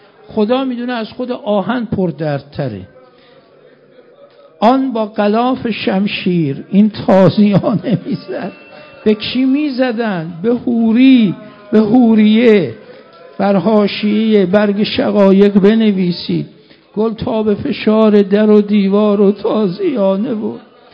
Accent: Mashhad, Razavi Khorasan, Iran; مشهدی ها ما تو شهر خودمون واقعا این رسم هست

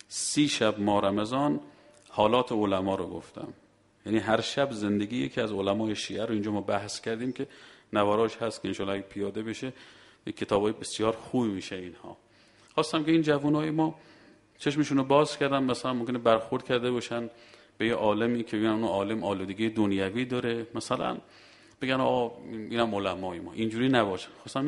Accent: Mashhad, Razavi Khorasan, Iran; من بچه مشهدم، من 15-16 سالم بود

